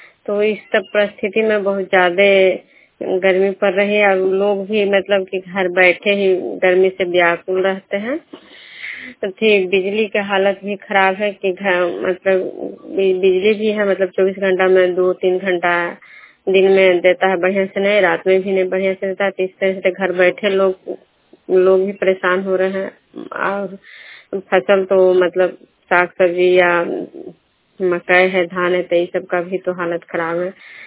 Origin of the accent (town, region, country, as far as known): Bihar, India